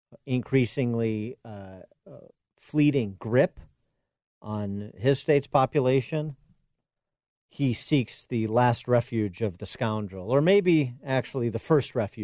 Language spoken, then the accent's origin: English; Illinois, United States; And Illinois Governor, my home state governor, King JB of House Pritzker, as I term him